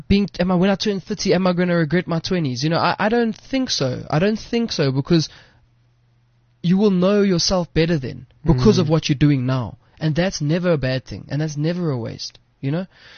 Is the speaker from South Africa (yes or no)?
yes; South Africa; because of where we've come from, and specifically being South African and being like the first generation of the internet technology